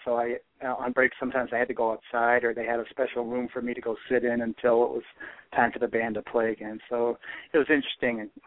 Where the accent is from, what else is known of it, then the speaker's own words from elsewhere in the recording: Bay City, Michigan, United States; I'm going back to Michigan in November to do a concert. I do in my hometown. It's called the State Theater in Bay City, Michigan, on November 23rd.